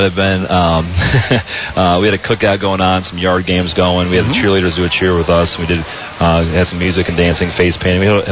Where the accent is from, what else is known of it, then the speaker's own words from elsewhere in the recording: Akron, Ohio, United States; we're both from the Akron area as well